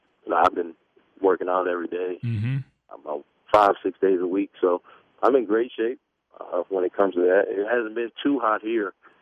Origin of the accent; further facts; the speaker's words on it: Philadelphia, Pennsylvania, United States; And, you know, the great area is a little different from where I grew up at in Philly.